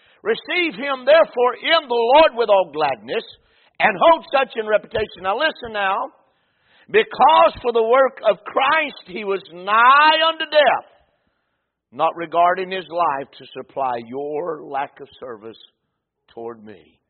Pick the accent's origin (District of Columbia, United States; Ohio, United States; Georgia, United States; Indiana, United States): Ohio, United States; I was about 14. And I was raised in Ohio.